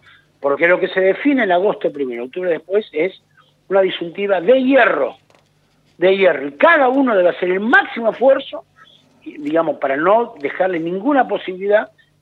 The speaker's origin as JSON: {"language": "Spanish", "country": "Argentina", "said": "Primero que nos hacen quedar como argentinos"}